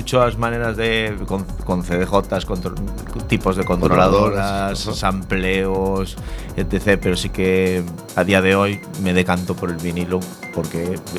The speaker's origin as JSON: {"language": "Spanish", "town": "Sada", "region": "Galicia", "country": "Spain", "said": "y yo soy de Sada, entonces una serie de amigos de la zona"}